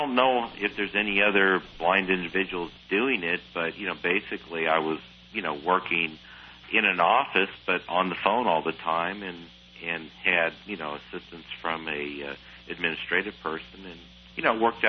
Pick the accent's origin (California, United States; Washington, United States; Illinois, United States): Washington, United States; Seattle; I grew up in Seattle, Washington, but, you know, went to dental school at Ohio State, so mm-hmm. I was out in Ohio at the time.